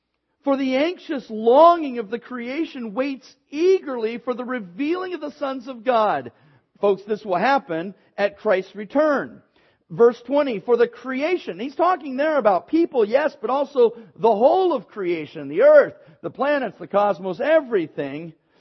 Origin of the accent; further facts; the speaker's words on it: Hayward, California, United States; Growing up in Hayward, I remember we'd have parades for this, parades for